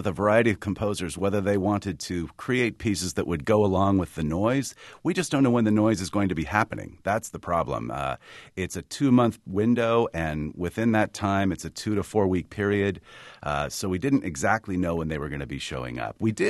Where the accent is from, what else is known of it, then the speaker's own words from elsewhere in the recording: California, United States; I'm a Californian, so I don't really know from these little critters